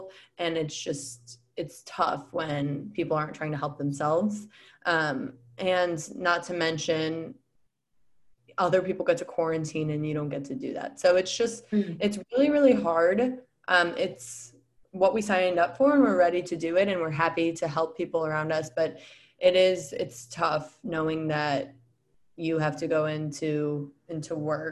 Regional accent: Midwest, United States; I was raised in the Midwest. I thought I would stay in Chicago and not leave Chicago.

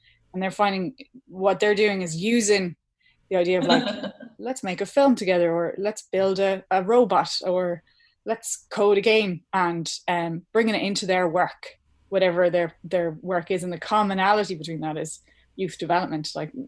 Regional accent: Ireland; A special interest of mine is I'm from the Gaeltacht, so we've been working with Gaelscoils as well.

